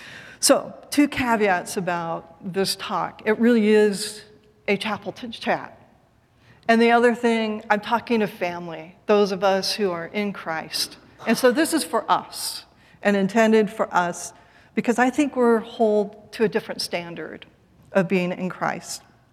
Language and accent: English; West Coast, United States; I'm from the West Coast, and I live in the East Coast